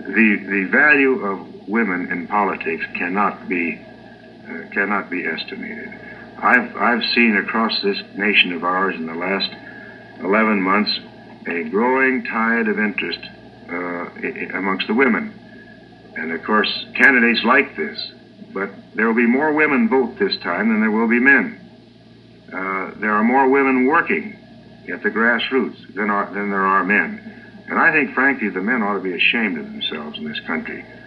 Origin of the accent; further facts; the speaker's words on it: Phoenix, Arizona, United States; they're taking Navy planes out of storage 35 miles west of my hometown of Phoenix